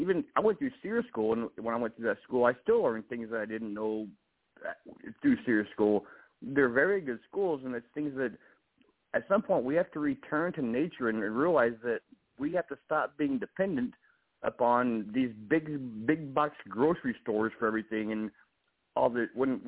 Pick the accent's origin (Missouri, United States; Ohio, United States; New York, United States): Missouri, United States; In my state, it's no secret on your show that I'm from Missouri